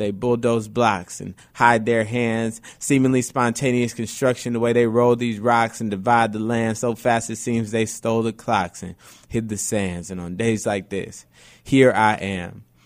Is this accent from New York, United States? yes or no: no; Chapel Hill, North Carolina, United States; I think, so I'm from here. I'm from Chapel Hill.